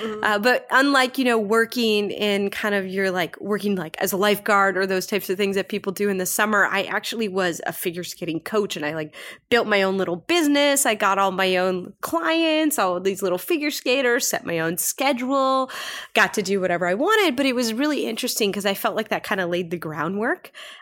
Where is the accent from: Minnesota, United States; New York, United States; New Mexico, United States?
Minnesota, United States; So I grew up in Minnesota. And, you know, everybody either plays hockey or skates.